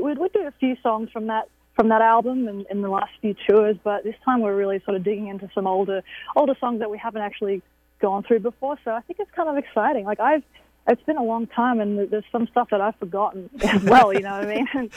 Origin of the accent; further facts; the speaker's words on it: Australia; I'm from Australia, and usually it's the opposite.